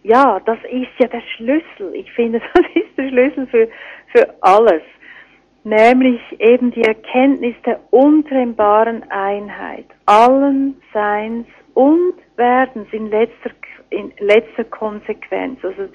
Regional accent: Switzerland; Es ist wie wenn ich als Schweizerin sage

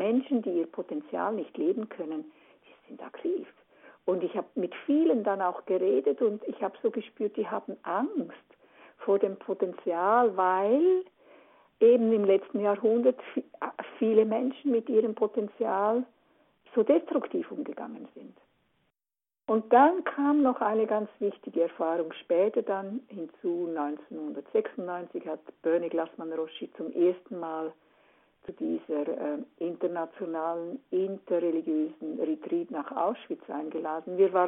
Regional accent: Switzerland; ich bin ganz in der Nähe der Grenze aufgewachsen und ich habe 20 Jahre gebraucht, bis ich erst einmal den Fuß auf deutschen Boden gesetzt habe. Und zwar bin ich in einem Dorf aufgewachsen

